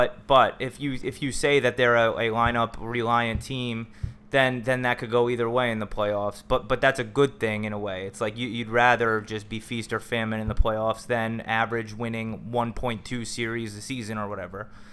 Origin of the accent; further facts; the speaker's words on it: Boston, Massachusetts, United States; accent: Boston; My Boston accent is off today